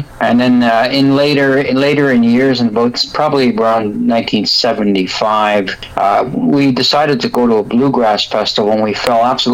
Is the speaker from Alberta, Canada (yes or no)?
no; Toronto, Ontario, Canada; also born or lived in Ottawa / Cobden; I was born in Ottawa, and yes. We grew up in Toronto, though.